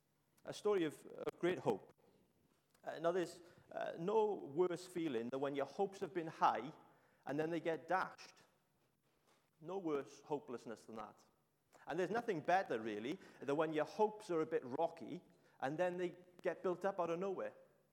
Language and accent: English; Ebbw Vale, Wales, United Kingdom; because I'm from Ebbw Vale.